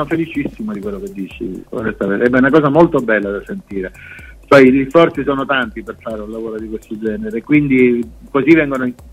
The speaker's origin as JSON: {"language": "Italian", "town": "Canicattini Bagni", "region": "Sicily", "country": "Italy", "tie": "born or raised there", "said": "qui nel mio paesino, che è Canicattini Bagni, in provincia di Siracusa."}